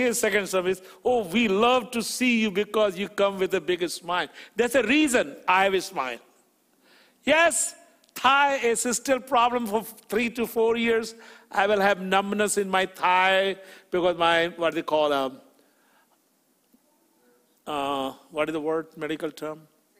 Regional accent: Chicago, Illinois, United States; I'm from Chicagoland. Chicago is known for cheesecake.

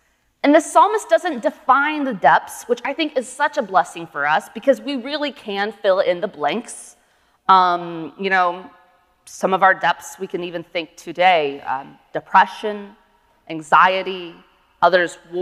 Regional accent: United States; also really convicting to me as an American.

